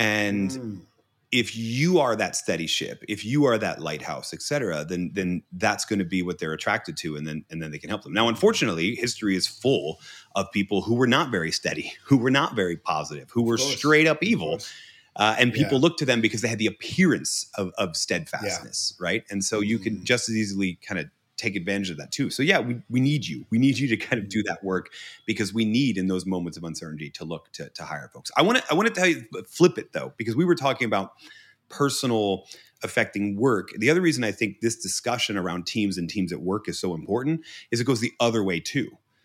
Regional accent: Northeast, United States; I come from the Northeast of the United States. My love language is snark, right?

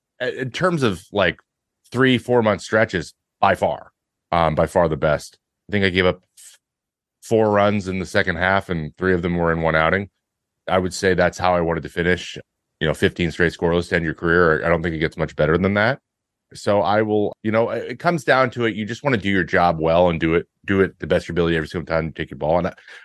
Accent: Pacific Northwest, United States; you know, I'm from the Northwest.

